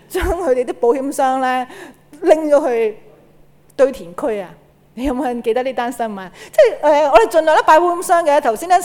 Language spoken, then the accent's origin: Cantonese; China; 即是用我哋中國人可以説話講啦，就叫做打虎頭